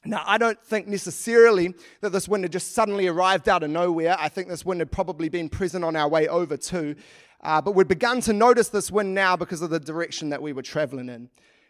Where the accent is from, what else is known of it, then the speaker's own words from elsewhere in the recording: New Zealand; But of course, being Kiwi boys, we had far too much pride for that, so we carried on.